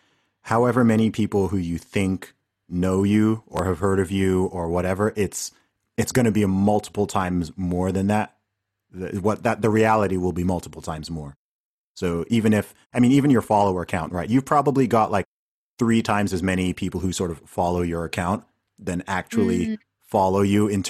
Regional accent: Saudi Arabia; I grew up in Saudi Arabia

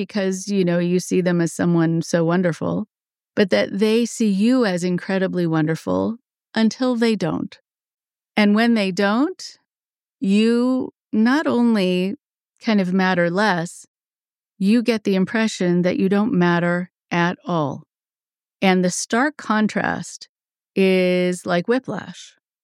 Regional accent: California, United States; it's like when growing up in California, we'd sometimes go to the ocean

